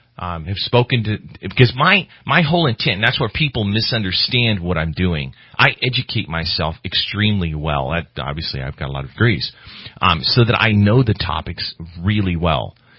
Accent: California, United States; I've got lots of them myself, semi-automatic, that for me, growing up in Shasta County, that's what we did.

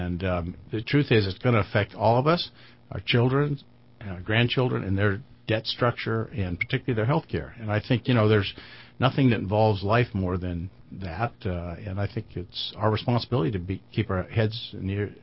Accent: Ireland; The more I can do to discuss things, being Irish, I guess I love to talk, so I'm loquacious.

